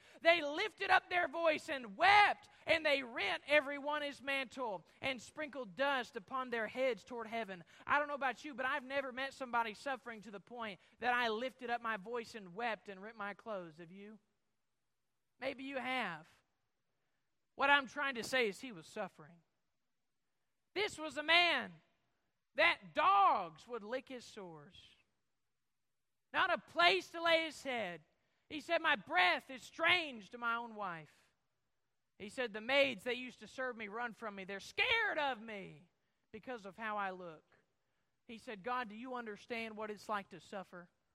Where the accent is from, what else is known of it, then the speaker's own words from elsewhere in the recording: United States; born there; I can't tell you why I was born in America and why someone else was not.